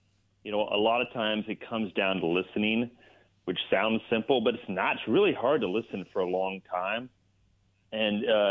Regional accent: California, United States; who was my childhood hero because I grew up in the Bay Area

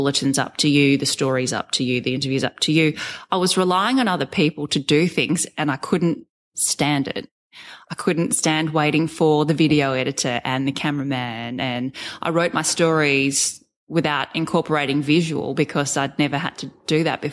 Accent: Sydney, New South Wales, Australia; I grew up in Sydney, had never moved out of home. I was still living at home with mum and dad at this point, 20 years of age.

